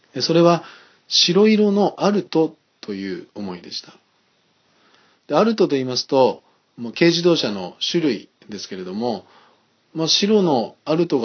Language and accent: Japanese; Niigata, Japan; その会社は私の出身地の新潟市にある会社で、車がないと通勤が非常に大変なところにありました。